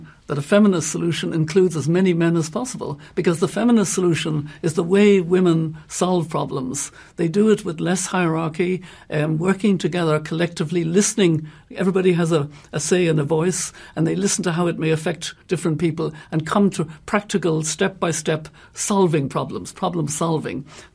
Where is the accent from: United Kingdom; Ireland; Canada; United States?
Ireland; Connacht; when I was a child growing up in Mayo